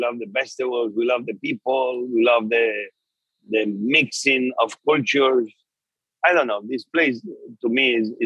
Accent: Spain; Listen, remember, I'm from Spain, okay?

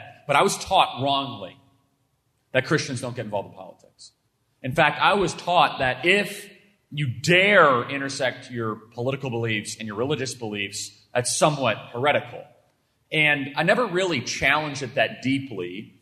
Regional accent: Chicago, Illinois, United States; As far as my upbringing, born and raised in Chicago, Illinois. Anyone from Chicago here? It's a great place to be from.

